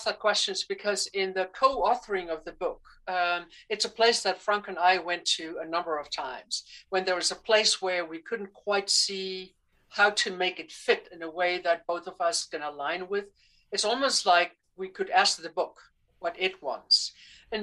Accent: South Africa; I'm a gypsy. I spent 2 years on the Amazon. I come from South Africa. I've lived in 5 different countries

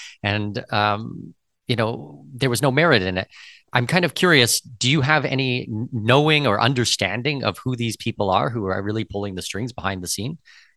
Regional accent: Canada; Now, I'm Canadian.

